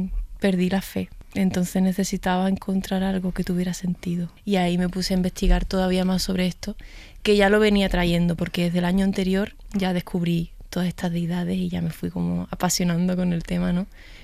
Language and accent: Spanish; Chiclana de la Frontera, Andalusia, Spain; ahí en Chiclana, que es mi pueblo.